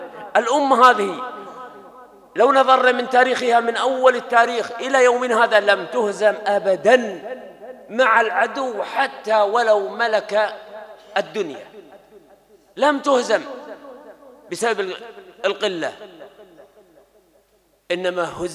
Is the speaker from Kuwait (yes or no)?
yes; Kuwait; هؤلاء كانوا أقول يشار إليهم بالبنان حتى عندنا في الكويت